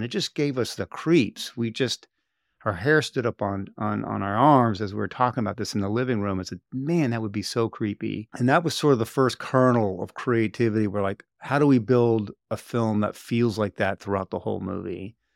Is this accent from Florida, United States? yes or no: yes; Sarasota, Florida, United States; Well, I grew up in Sarasota, Florida, on basically an island key called Lombok Key. Spent most of my childhood there, kind of being a little bit of a beach bum